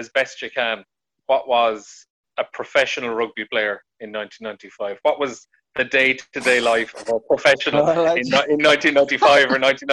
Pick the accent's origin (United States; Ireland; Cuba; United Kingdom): Ireland; Limerick, Munster; I remember, I'm from Limerick